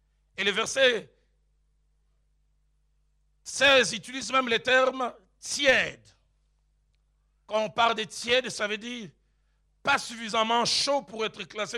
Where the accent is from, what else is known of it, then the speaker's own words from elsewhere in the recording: Kinshasa, DR Congo; Chez nous, à Kinshasa, on dit l'eau qui a été utilisée pour laver un chien.